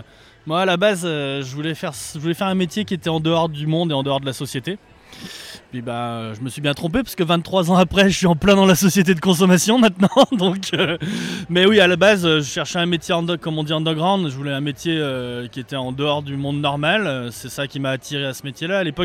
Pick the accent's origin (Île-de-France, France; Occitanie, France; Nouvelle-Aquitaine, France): Nouvelle-Aquitaine, France; Cognac; Donc moi je viens de Cognac, en Charente.